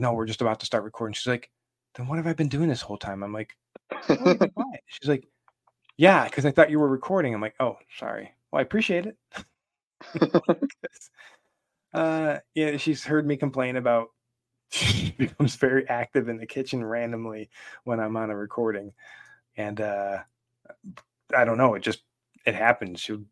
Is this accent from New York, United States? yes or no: yes; Buffalo, New York, United States; Again, I am from Buffalo, so when I have teams that do well, I'm cautiously optimistic.